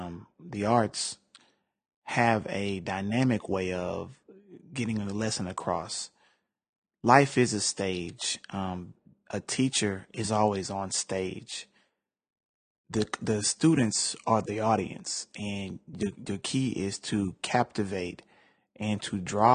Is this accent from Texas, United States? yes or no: yes; Houston, Texas, United States; the mischief that young men would get into growing up in the South Side of Houston.